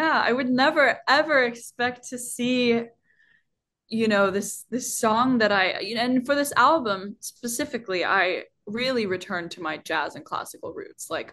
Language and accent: English; Iceland; I'm half Chinese and growing up in Iceland is it's a very homogenous country.